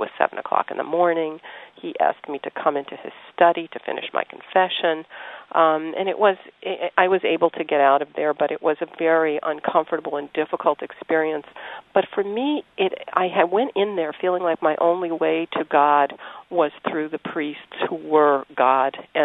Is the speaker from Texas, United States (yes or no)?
no; Scranton, Pennsylvania, United States; moved away as an adult; now in New York, United States; And then in my early 20s, I moved to New York from Scranton, Pennsylvania, where I grew up. And I came back home to visit my mom in Scranton one weekend